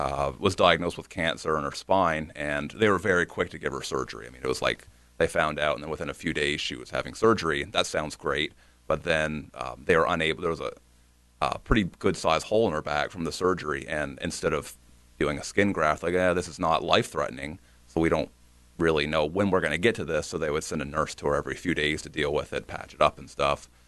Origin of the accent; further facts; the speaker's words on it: Canada; Yeah, as a Canadian here, I can answer that.